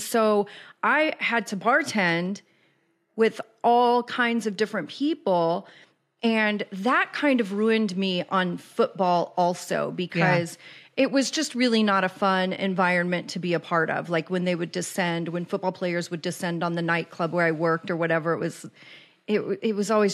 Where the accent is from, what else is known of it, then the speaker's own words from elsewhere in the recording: Kansas City, United States; moved away as an adult; also born or lived in Los Angeles, United States; And I know that sounds weird because I was born and raised in Kansas City, but my first adult formative years on my own as a grown-up were in LA. So I was very